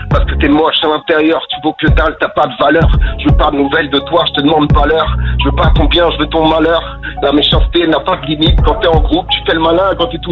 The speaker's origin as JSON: {"language": "French", "town": "Rennes", "region": "Brittany", "country": "France", "said": "on vient de Rennes. On a 38 ans, on rappe depuis un petit bout de temps."}